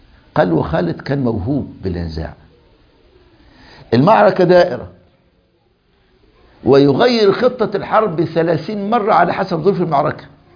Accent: Egypt; عندنا في مصر

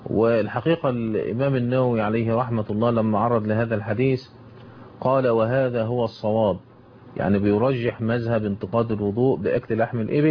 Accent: Egypt; عندنا في مصر هنا اماكن زي الجيزة وزي البلبيس الشرقية

